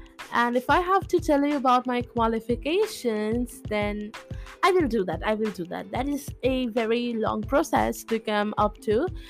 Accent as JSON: {"language": "English", "town": "Kolkata", "region": "West Bengal", "country": "India", "lives_now": "United States", "said": "I am an Indian from Kolkata, India. And I am 18 years old in 2023"}